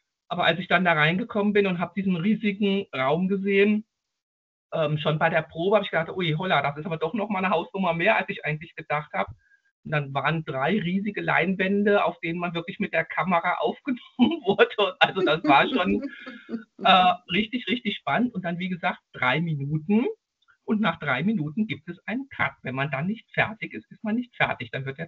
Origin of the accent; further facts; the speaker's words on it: Marburg, Hesse, Germany; Ja, also du hast eben schon gesagt, ich bin aus Marburg.